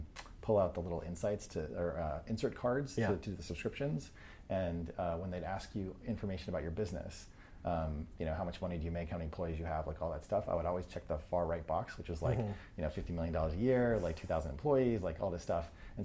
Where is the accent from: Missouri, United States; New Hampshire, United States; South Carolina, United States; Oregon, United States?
New Hampshire, United States; I grew up in New Hampshire.